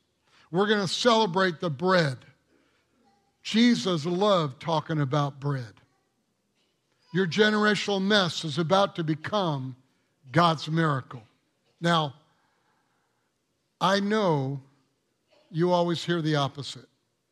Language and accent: English; Michigan, United States; Michigan, yes, I'm from Michigan, championship team from Michigan